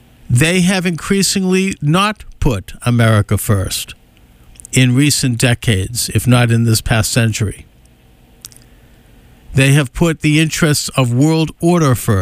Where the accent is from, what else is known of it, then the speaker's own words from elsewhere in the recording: United States; And so I, as an American, honor that and have no problem saying that I do so when I say Merry Christmas.